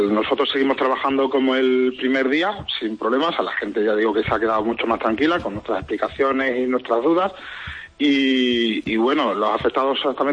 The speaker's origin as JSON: {"language": "Spanish", "town": "Plasencia", "region": "Extremadura", "country": "Spain", "said": "tanto yo y mi socia, que somos de Plasencia, somos odontólogos"}